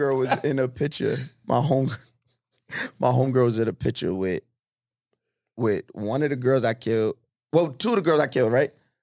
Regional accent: New York, United States; like you're from Brooklyn, I'm from Long Island, off rip.

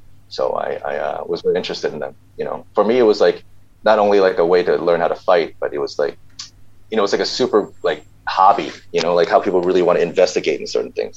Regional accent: Illinois, United States; Really, suburbs outside Chicago, because a lot of my Chicago friends, they don't like it when I say I'm from Chicago. They're like, "You're not from the city. You're from the suburbs."

